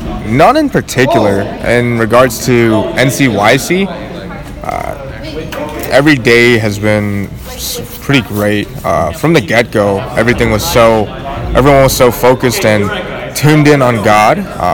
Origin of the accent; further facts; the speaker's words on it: Charlotte, North Carolina, United States; I'm from Charlotte, North Carolina.